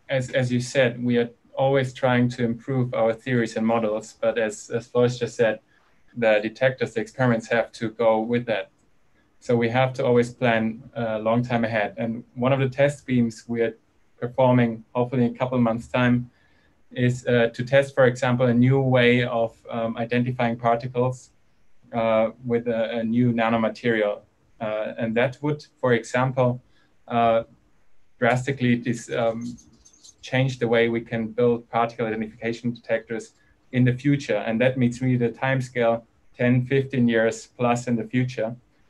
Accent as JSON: {"language": "English", "country": "Germany", "said": "I don't know how applicable it is for the students in the UK, since I'm from Germany"}